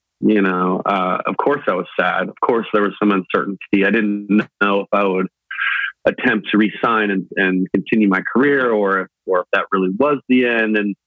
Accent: Los Angeles, California, United States; I'm from Los Angeles, but more or less.

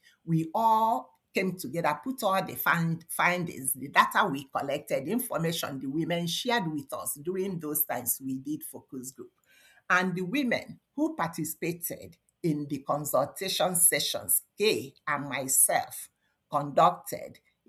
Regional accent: Nigeria; now in Canada; I'm a Canadian citizen, originally immigrated to Canada from Nigeria some years ago.

